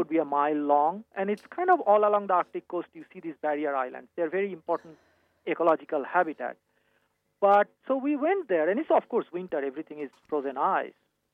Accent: Kolkata, West Bengal, India; English is a second language; This is way beyond me. I grew up in Calcutta.

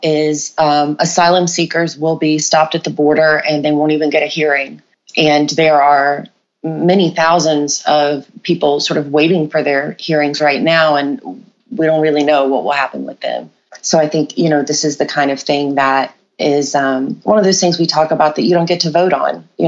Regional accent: Alabama, United States; he was like for the district court or whatever, where I grew up in the Black Belt. So since the year I was born, 1981, he has been in office.

